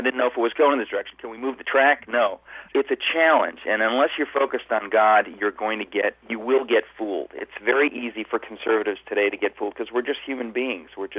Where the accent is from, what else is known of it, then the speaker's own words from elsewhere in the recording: Connecticut, United States; And a perfect example, my home state of Connecticut.